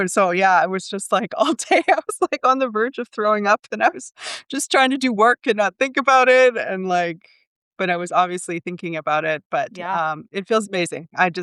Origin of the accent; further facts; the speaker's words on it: Canada; I'm Canadian